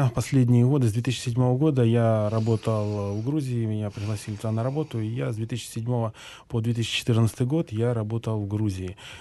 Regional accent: Krasnyi Luch, Luhansk Oblast, Ukraine; я гражданин Украины, но русский по национальности, так сказать, родился и вырос в Красном Луче

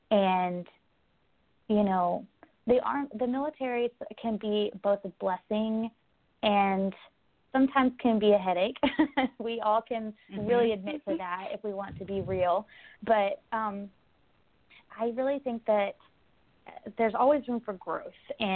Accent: Dallas, Texas, United States; And I'm originally from Dallas, Texas. So if you can't hear that in my accent, you know now.

